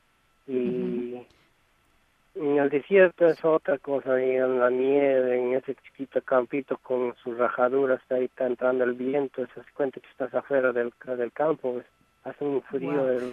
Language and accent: Spanish; Huancayo, Junín, Peru; Fue la primera vez porque yo soy de Huancayo, y allá no hace mucho frío.